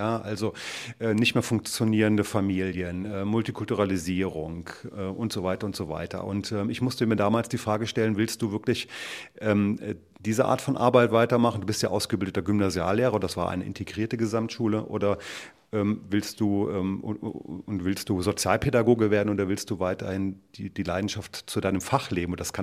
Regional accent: Lünen, North Rhine-Westphalia, Germany; born there; Ich bin geboren in Lünen bei Westfalen, als Kind einer Familie, die aus Ostpreußen vertrieben worden ist.

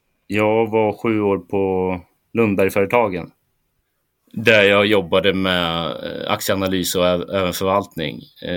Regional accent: Katrineholm, Södermanland, Sweden; now in Stockholm, Sweden; som du sa så är jag uppväxt i Katrineholm i Sörmland.

